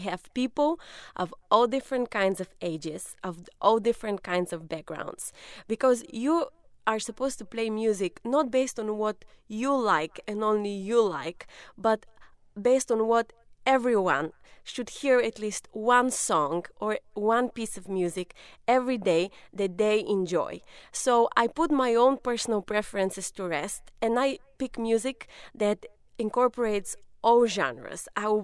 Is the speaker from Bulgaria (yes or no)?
yes; Bulgaria; English is a second language; And I'm originally from Bulgaria, which is in southeastern Europe.